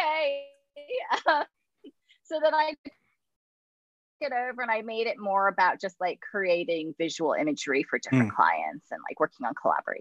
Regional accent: New York, United States; but I'm like, being a New Yorker, you'd be like, they're not working hard enough.

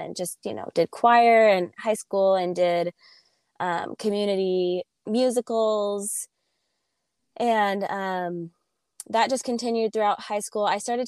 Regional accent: Gilbert, Arizona, United States; this man, Brandon Stewart, moved into our town, which I grew up in Gilbert, Arizona.

